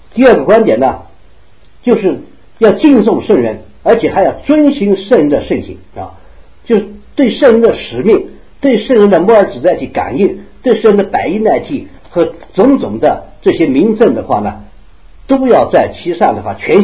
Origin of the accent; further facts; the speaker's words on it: China; 我们中国人的话认为生病的话是风寒暑湿燥热